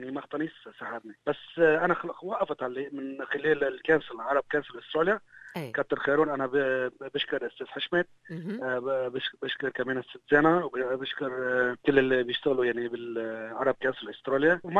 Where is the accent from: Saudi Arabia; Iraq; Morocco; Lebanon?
Lebanon; now in Australia; جيت بقى من لبنان لهون